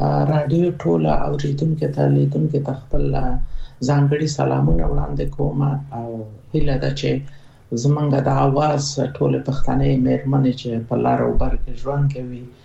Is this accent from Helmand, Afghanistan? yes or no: no; Besud, Nangarhar, Afghanistan; born there; زه په ننګرهار کې زیږیدل یم، د بیسودو په کلی کې زیږیدل یم